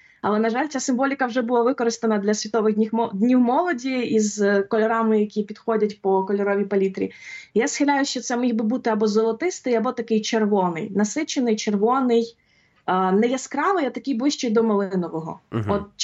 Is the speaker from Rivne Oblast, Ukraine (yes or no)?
yes; Rivne, Rivne Oblast, Ukraine; бо сама я з Рівного.